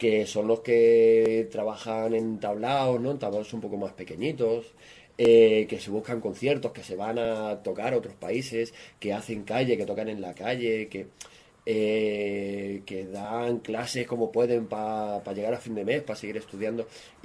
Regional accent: Valencia, Valencian Community, Spain; now in Seville, Spain; yo me vine de Valencia a Jerez, a Sevilla

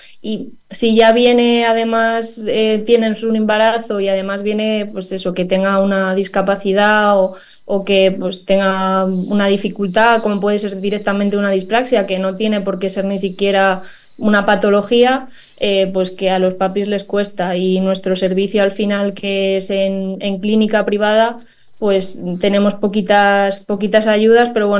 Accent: Toledo, Castilla-La Mancha, Spain; Yo soy de Toledo, pero pues soy la directora de una clínica en Alcorcón.

